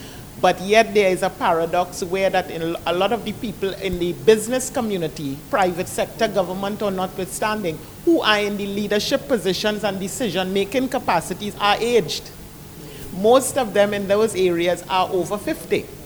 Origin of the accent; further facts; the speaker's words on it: Trinidad & Tobago; I come also from Trinidad, from the Ministry of the People and Social Development.